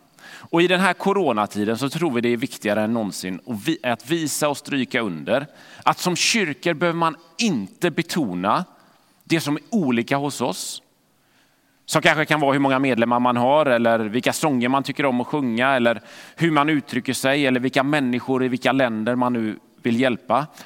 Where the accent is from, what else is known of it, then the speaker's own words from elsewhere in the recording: Gothenburg, Västra Götaland County, Sweden; Där jag växte upp i Fiskebäck i västra Göteborg och man träffade någon vuxen person som man inte kände